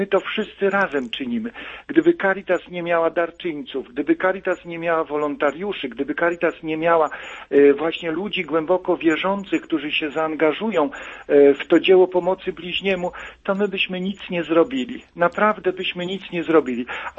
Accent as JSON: {"language": "Polish", "region": "Podlaskie Voivodeship", "country": "Poland", "tie": "born or raised there", "said": "Pani redaktor, ja wychowałem się na wsi, tutaj na Podlasiu."}